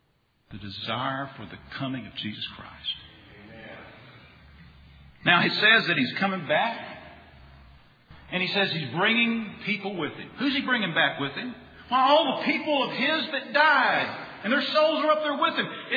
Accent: United States; And I'm an American. I'm thankful to live in America. Don't want to live anywhere else.

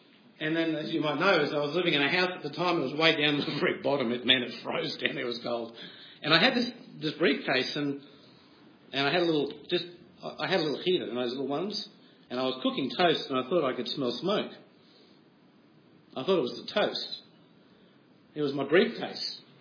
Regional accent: Brisbane, Queensland, Australia; a town which is 1 hour from where I was brought up in Brisbane, and it was a very strong Lutheran area

